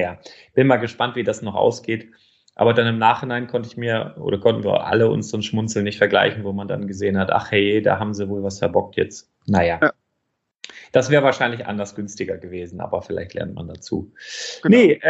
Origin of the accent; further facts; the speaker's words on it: Northern Germany, Germany; ich komme aus Norddeutschland